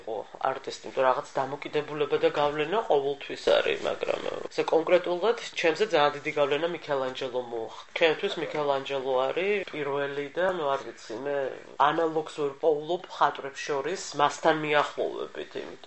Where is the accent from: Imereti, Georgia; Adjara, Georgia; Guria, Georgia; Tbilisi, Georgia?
Adjara, Georgia; Batumi; ვარ ბათუმელი, დავიბადე და გავიზარდე ბათუმში და ბათუმი არის ის ჩემი ნაწილი და ის ჩემი ქალაქი, რომელიც ძალიან მიყვარს.